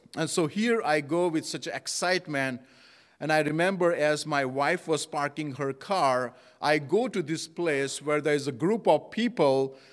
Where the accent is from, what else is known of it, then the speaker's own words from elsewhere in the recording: Tennessee, United States; I come from Tennessee and I go to Methodist church there.